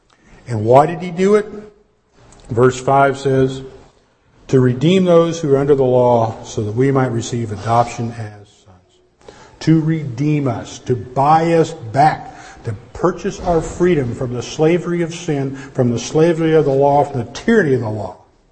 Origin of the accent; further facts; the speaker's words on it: United States; Well, don't grin, I can't say these words. I'm American, you know.